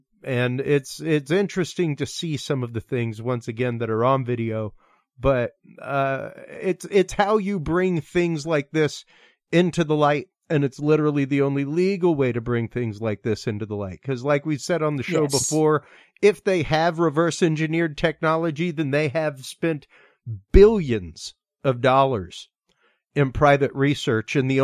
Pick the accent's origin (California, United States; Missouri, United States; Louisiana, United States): Louisiana, United States; as a Cajun, the point that I bring up regularly